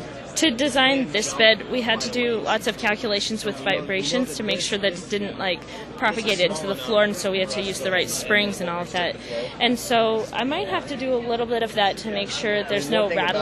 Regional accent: Portland, United States; Portland.

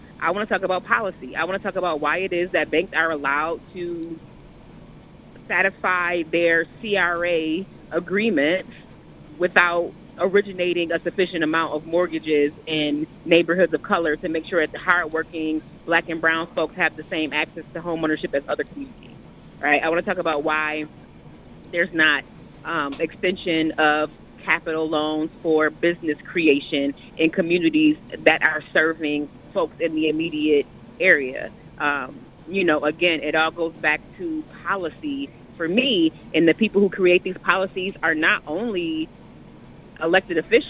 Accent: Buffalo, New York, United States; I am definitely a product of East Buffalo. I grew up on William and Jefferson, not very far from where this tragedy happened. I also lived in the Fruit Belt neighborhood

